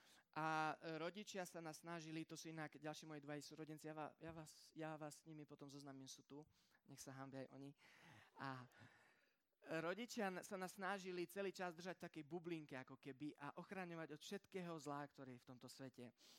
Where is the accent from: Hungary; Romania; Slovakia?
Romania; Vyrastal som teda nielenže v Rumunsku, a nielenže na dedine, ale na takej dedine, ktorú by ste dosť možno, že ani na mape nenašli.